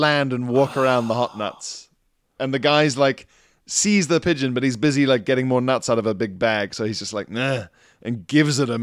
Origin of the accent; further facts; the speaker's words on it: Glasgow, Scotland, United Kingdom; As a Glaswegian, I have always been wary of London and Londoners due to its loudness, largeness, and general smell of theatre kid.